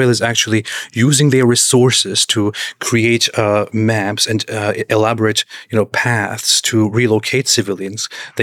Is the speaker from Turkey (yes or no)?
yes; Turkey; I grew up in... I lived in Turkey. I'm from the Turkish culture.